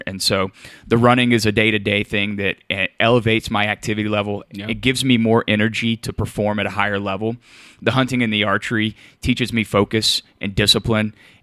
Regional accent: Louisiana, United States; But born and raised in North Louisiana, and I stayed close to home to go to school.

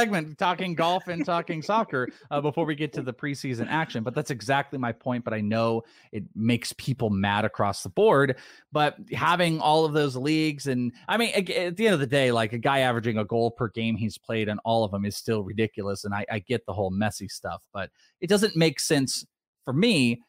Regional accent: Wales, United Kingdom; I am Welsh.

